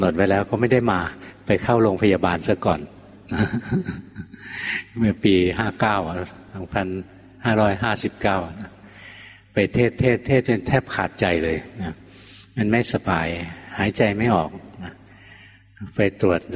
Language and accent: Thai; Bangkok, Thailand; หลวงพ่อคนกรุงเทพนะเกิดที่กรุงเทพกรุงเทพยุ่งกว่าเวียงจันทร์เยอะเลย